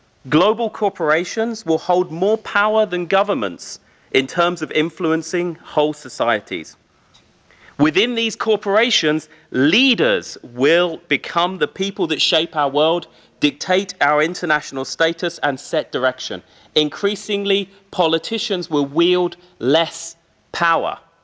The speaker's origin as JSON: {"language": "English", "town": "Bristol", "region": "South West England", "country": "United Kingdom", "tie": "born or raised there", "said": "This is a video of my hometown of Bristol, but I work all over the world."}